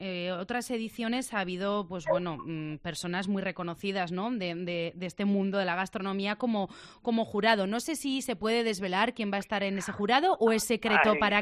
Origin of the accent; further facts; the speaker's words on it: Estella, Navarre, Spain; Tiro un poco para mi tierra. Y en Estella hay croquetas muy buenas, ¿eh?